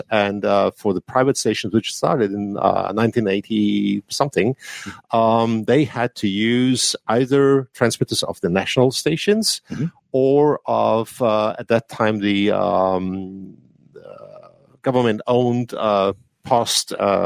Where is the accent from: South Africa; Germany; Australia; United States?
Germany; Bavaria; I'm from Germany and the south part of Germany, Bavaria, close to Munich. That's where I'm based.